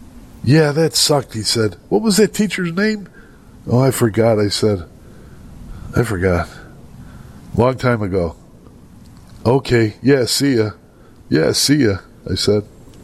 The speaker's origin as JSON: {"language": "English", "town": "Chicago", "region": "Illinois", "country": "United States", "tie": "born or raised there", "said": "I didn't leave the state like I should have. I moved into the city of Chicago, my hometown, just when everybody else is moving out."}